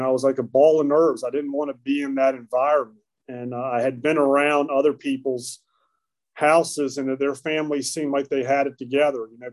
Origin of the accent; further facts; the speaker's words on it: Charlottesville, Virginia, United States; I'm from Charlottesville. I was born there. I was born in '74. I grew up.